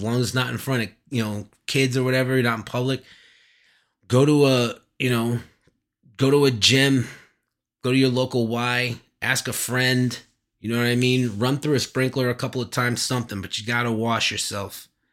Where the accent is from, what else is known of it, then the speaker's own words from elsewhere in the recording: Kansas, United States; born there; also born or lived in Illinois / North Carolina / Alabama / Florida; I would basically identify as a Midwesterner. I was born in Kansas and I've lived a lot of my life, you know, in this middle section of the United States between, you know, Kansas, Illinois, you know, North Carolina, Alabama, Florida.